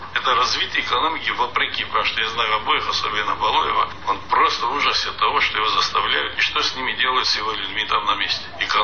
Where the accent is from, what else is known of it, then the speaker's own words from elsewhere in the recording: North Ossetia–Alania, Russia; Я осетин вырос там, живу там.